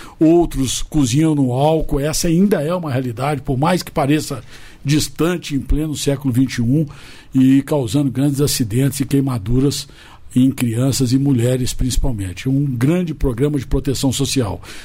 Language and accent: Portuguese; Minas Gerais, Brazil; Para mim, a alegria, como mineiro servindo ao Brasil